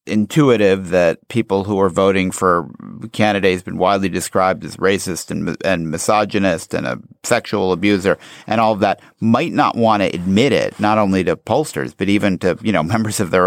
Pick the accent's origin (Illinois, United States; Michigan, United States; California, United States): Illinois, United States; Chicago; I remember I grew up in Chicago